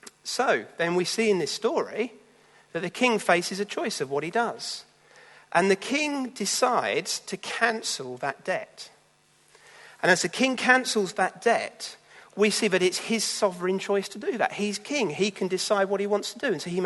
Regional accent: South East England, United Kingdom; And I grew up in Kent.

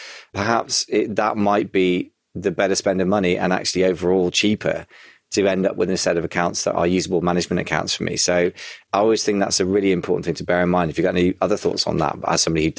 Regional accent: United Kingdom; he's American internet marketer and I'm British internet marketer.

